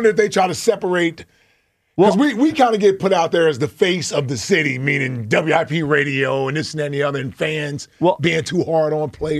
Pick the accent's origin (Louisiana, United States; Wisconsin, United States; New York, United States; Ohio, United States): Ohio, United States; Cincinnati; also born or lived in North Carolina; now in Philadelphia, United States; I only lived in Cincinnati until I was 18.